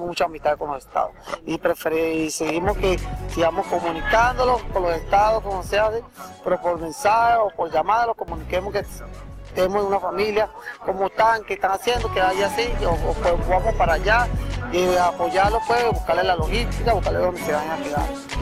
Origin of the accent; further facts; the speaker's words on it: Falcón, Venezuela; Del Estado Falcón.